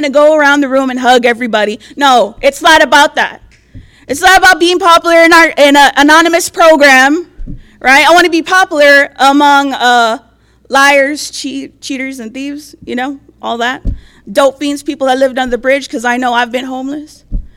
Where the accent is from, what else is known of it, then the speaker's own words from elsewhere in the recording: San Antonio, Texas, United States; I'm an addict. And I'm from San Antonio, Texas, Esperanza area in the house.